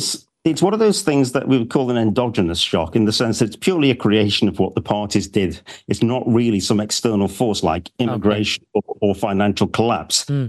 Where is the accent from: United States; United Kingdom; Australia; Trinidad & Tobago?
United Kingdom; Stoke-on-Trent, West Midlands; And I come from Stoke-on-Trent, which is an incredibly poor industrial city in North Midlands, south of Manchester. Massively Labour forever.